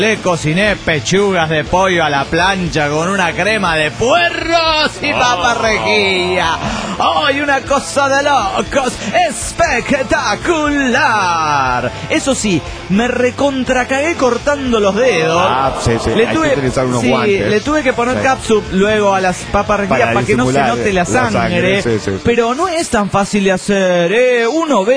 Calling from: Mexico City, Mexico; del DF mexicano.

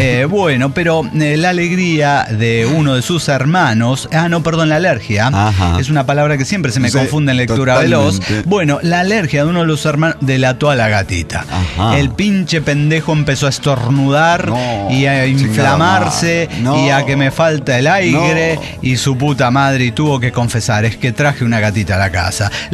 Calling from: Salta, Argentina; de Salta, Argentina.

